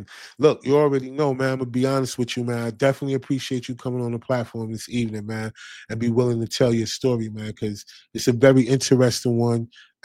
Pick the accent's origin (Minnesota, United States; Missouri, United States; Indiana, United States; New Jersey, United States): New Jersey, United States; East Orange; because when I'm from East Orange, right? So I'm a little further north of Camden, right? So I'm more like towards New York.